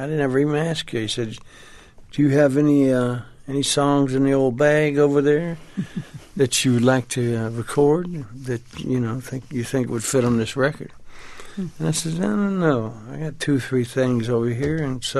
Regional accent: Nashville, Tennessee, United States; born there; I was born right there in Nashville, Tennessee.

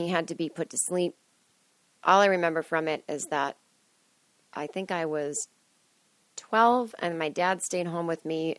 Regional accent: East Coast, United States; Yeah, I'm from the East Coast. I might go back this year.

